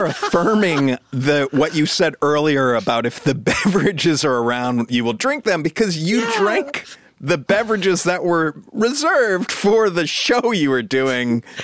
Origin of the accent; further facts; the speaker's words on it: Sun Valley, Idaho, United States; So growing up in the town that I was from, I'm from Sun Valley, Idaho. There's a dive bar called the Casino.